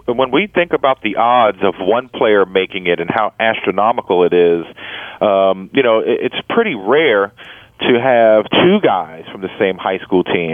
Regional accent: Brooklyn, New York, United States; I grew up in Brooklyn, New York.

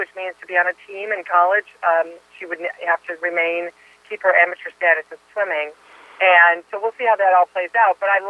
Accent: Ohio, United States; I was just watching on TV as a girl growing up in Ohio

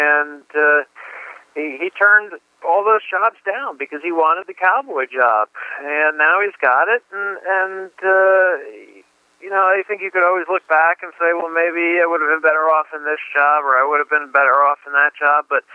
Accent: New Jersey, United States; Growing up in New Jersey, 40 minutes away from the Meadowlands

